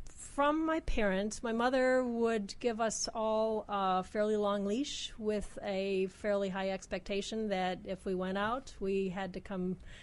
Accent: Milwaukee, Wisconsin, United States; I'm from Milwaukee.

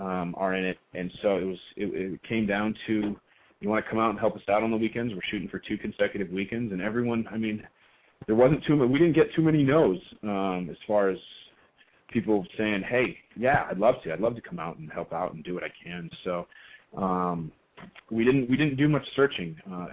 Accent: Pacific Northwest, United States; I grew up in the Northwest between Portland and Seattle, and I think they're the best of the best, especially for raising a family.

